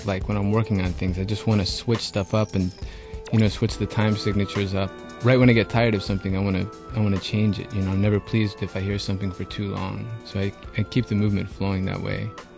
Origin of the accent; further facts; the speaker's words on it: Atlanta, Georgia, United States; No, I mean, I grew up in Atlanta, and hip-hop is what the first music I was introduced to.